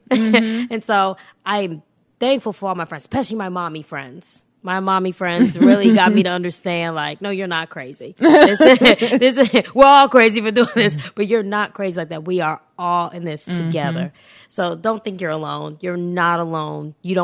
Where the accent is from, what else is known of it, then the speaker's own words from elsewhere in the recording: Albany, Georgia, United States; because I'm from Albany. And let me, I'm going to say Albany. I'm from Albany. I don't say it right, because my mom's from Rhode Island. I have this accent.